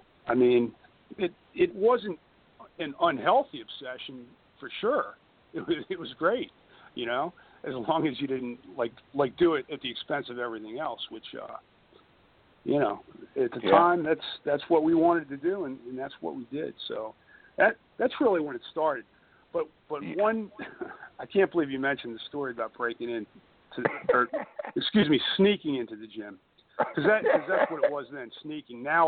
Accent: Maryland, United States; Like, let's say specifically from around here, I grew up in Montgomery County.

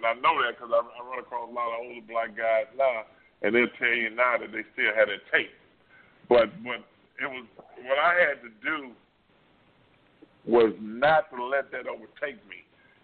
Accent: Zachary, Louisiana, United States; and Cheneyville High School and growing up in Zachary.

